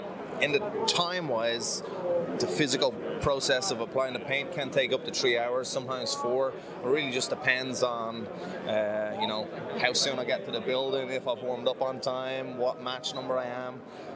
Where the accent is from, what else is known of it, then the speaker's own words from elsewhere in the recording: Ireland; As an Irish person, you know, we're very good at burying our feelings